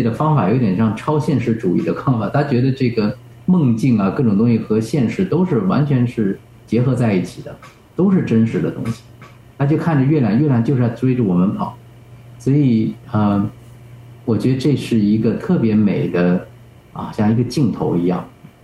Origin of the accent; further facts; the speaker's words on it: Beijing, China; 也让他知道我小时候在北京成长的时候有什么样的季节啊